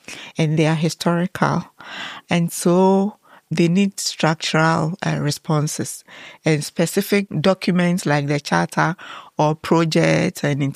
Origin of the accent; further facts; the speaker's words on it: Ghana; So as a Ghanaian professor, I can't access that fund without partnering with a German.